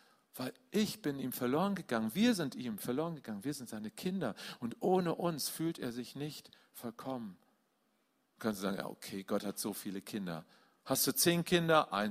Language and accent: German; Germany; Und das sage ich als Deutscher.